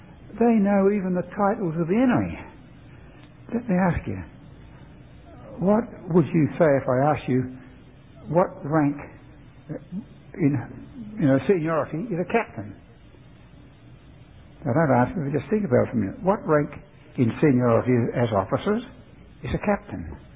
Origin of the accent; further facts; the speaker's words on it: Australia; where we come from, we say Australia. People say, "Oh yes, that's over near Poland, isn't it?" No, we are not from Austria. We are from Australia.